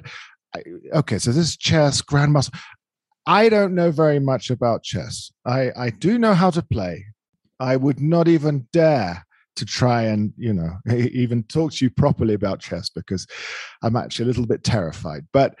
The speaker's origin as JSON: {"language": "English", "region": "England", "country": "United Kingdom", "lives_now": "San Diego, United States", "said": "Well, you know, my most stable home in my whole life, although I'm English, is in San Diego."}